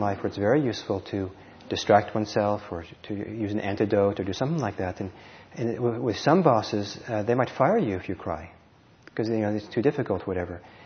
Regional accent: California, United States; But because I'm from California, I know a little bit what that means.

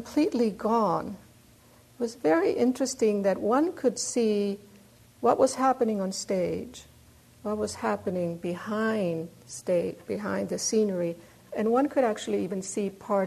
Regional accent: Mexico; I grew up in Mexico in the ballet world.

